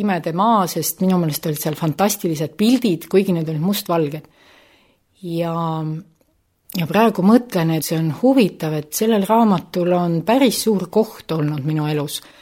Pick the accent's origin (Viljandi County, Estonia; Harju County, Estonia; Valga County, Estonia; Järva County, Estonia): Harju County, Estonia; Tallinn; born there; Mina olen pärit täiesti ilmalikust perekonnast, sündinud Tallinnas